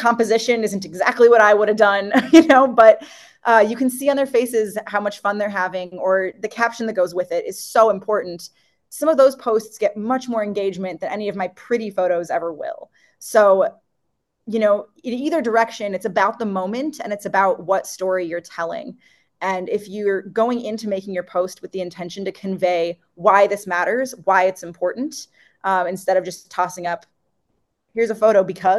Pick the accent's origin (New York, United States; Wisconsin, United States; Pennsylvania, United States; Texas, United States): Wisconsin, United States; Madison; Plus, being from Wisconsin is great, as I am too.